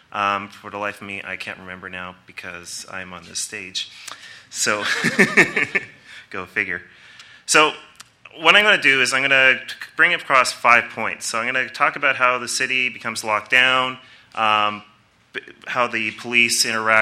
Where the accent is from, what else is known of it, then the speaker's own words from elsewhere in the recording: Vancouver, British Columbia, Canada; I am from Vancouver, as someone else is too.